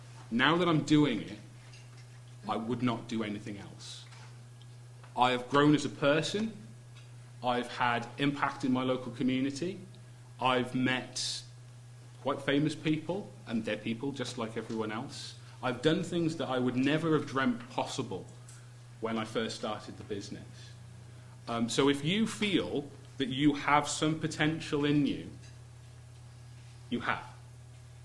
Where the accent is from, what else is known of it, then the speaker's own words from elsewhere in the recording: Wales, United Kingdom; I'm Welsh, so truly international.